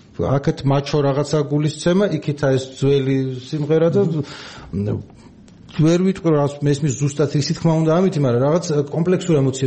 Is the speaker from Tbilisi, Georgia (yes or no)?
no; Baghdati, Imereti, Georgia; მე ბაღდათიდან ვარ, რიგიდან ვარ